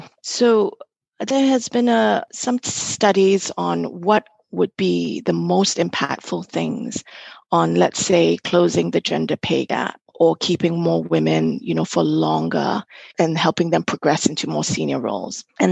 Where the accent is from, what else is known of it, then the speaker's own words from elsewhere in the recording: Singapore; now in London, United Kingdom; growing up in Singapore and having had my early career in Singapore